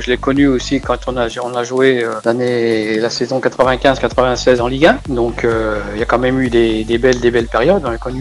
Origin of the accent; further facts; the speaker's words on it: Gueugnon, Bourgogne-Franche-Comté, France; Moi, je suis natif de Guignon, je suis un pur guignonnais, je suis un pur forgeron.